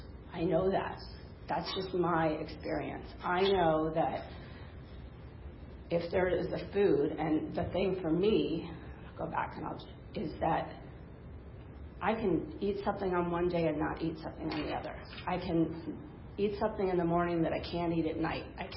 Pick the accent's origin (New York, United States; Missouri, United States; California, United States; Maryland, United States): New York, United States; I grew up in New York. I was one of middle child of three girls.